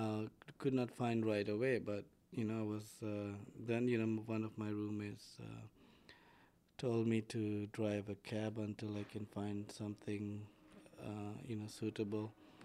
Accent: Rawalpindi, Punjab, Pakistan; I was doing an apprenticeship in a chartered in an accounting firm, and I came from Rawalpindi.

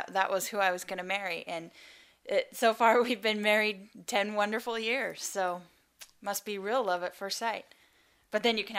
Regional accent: Tigard, Oregon, United States; The church that I grew up in Tigard

